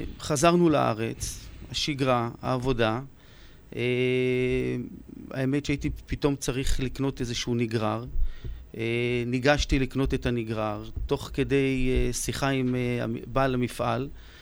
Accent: Tel Aviv, Tel Aviv District, Israel; now in Alfei Menashe, Israel; מתל אביב, יליד תל אביב, מתגורר באלפי מנשה.

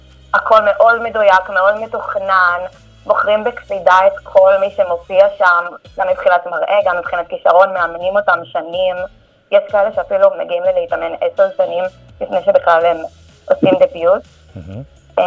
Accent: Herzliya, Tel Aviv District, Israel; גם אני בת 20, אני מהרצליה.

